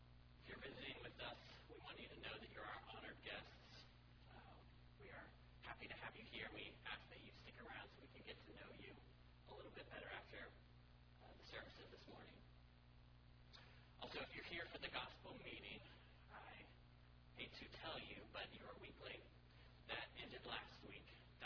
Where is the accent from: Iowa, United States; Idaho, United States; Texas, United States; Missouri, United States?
Idaho, United States; I'm from North Idaho